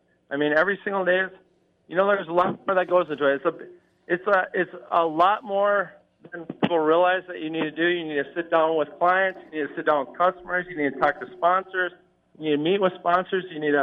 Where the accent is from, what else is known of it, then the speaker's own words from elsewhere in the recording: United States; I grew up on the Mississippi River, and I started fishing at tournaments on Lake Minnetonka a lot.